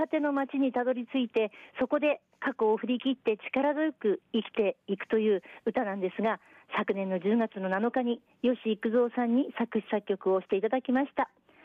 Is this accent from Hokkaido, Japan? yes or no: yes; Muroran, Hokkaido, Japan; 北海道の室蘭出身で、子供の頃は民謡を習っておりまして